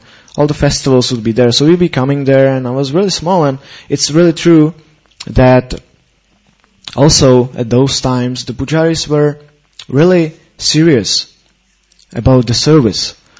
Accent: Czechia; English is a second language; because I'm somehow coming from Czech Republic

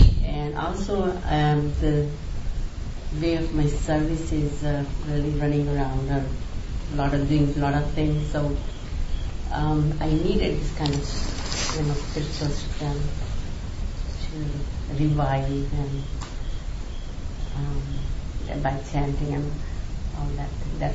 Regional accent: Toronto, Ontario, Canada; I'm from Toronto.

